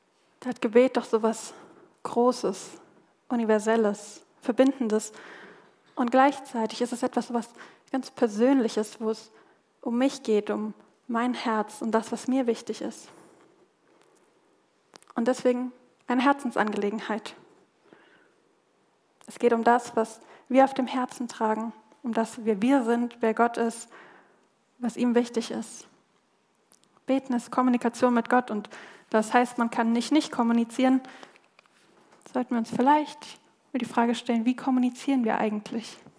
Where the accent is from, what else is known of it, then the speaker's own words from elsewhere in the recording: Germany; Ich meine, ich weiß, wir sind Deutsche, wir halten das immer so ein bisschen bedeckt.